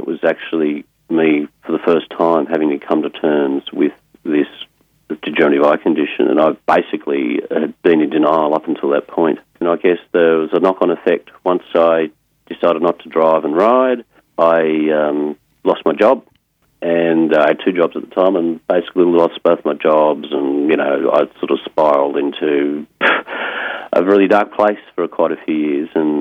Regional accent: New South Wales, Australia; I grew up in the Blue Mountains and started riding push bikes and motorbikes when I was about 7 years old.

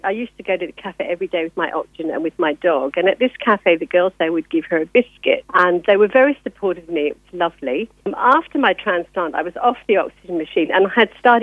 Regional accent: Darjeeling, West Bengal, India; When I was little, I was brought up in India and they'd never heard of this disease.

